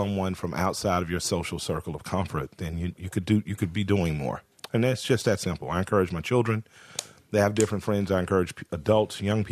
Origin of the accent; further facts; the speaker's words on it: Atlanta, Georgia, United States; I'm from Atlanta, the capital of the strip club